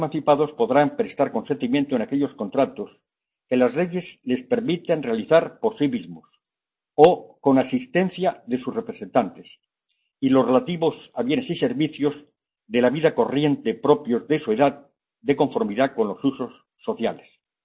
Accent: Spain; Mi madre era catalana, yo soy mitad catalán, mitad castellano.

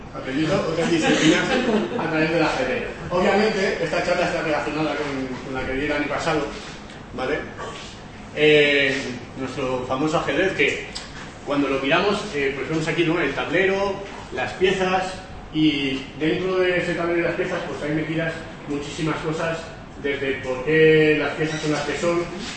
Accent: Valencia, Valencian Community, Spain; Realmente yo soy de Valencia y soy de Valencia y de Valencia.

